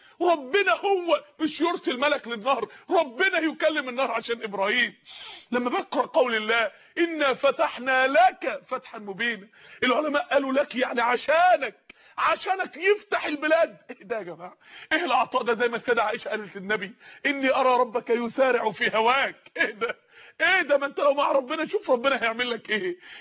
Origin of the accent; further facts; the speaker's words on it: Mansoura, Dakahlia, Egypt; عندنا في المنصورة